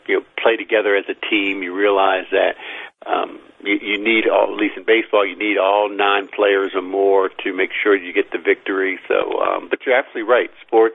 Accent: Philadelphia, Pennsylvania, United States; And I was reflecting on when I grew up in Philadelphia, although I didn't play football, but I'm definitely an Eagles fan.

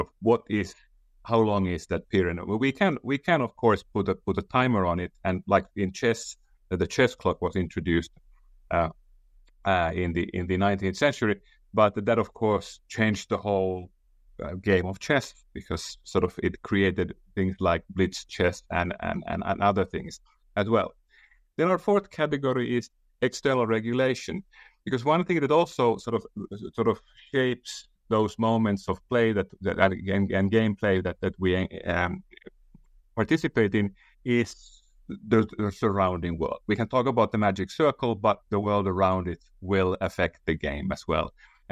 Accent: Finland; English is a second language; I'm from Finland

